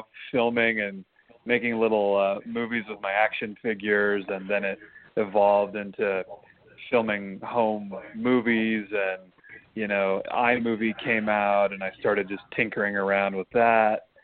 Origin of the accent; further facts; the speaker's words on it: Oregon, United States; Originally, funny enough, I'm from the country, and I'm originally from Oregon